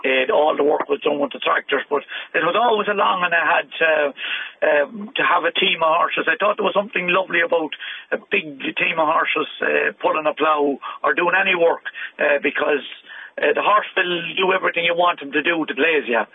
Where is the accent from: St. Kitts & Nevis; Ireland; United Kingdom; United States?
Ireland; Sligo, Connacht; I'm a Sligo man. I was born and reared in Sligo.